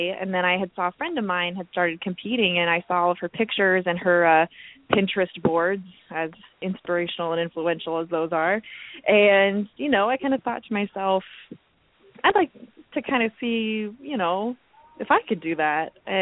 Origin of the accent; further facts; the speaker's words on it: Granger, Iowa, United States; also born or lived in Des Moines, United States; I'm from Des Moines, born and bred. I actually grew up in Granger, little bitty town up north of Des Moines.